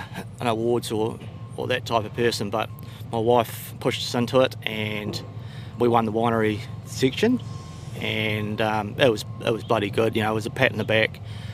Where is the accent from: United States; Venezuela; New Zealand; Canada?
New Zealand; St Arnaud, Tasman; I'm a farmer from St. Arnold. That's the Nelson Lakes in Tasman.